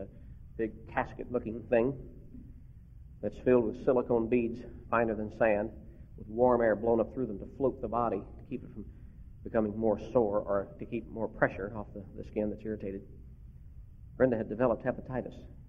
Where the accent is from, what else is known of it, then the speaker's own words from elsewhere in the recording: Kentucky, United States; I was raised in Northern Kentucky.